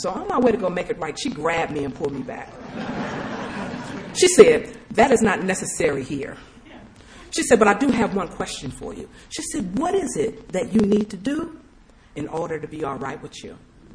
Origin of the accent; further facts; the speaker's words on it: Los Angeles, California, United States; You know, I grew up in Watts in the Jordan Down Projects. My mother was a single parent with 4 children.